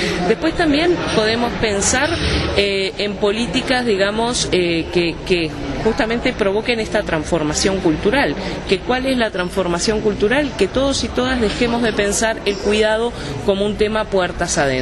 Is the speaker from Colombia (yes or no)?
no; Uruguay; Yo soy uruguaya, que es un país envejecido también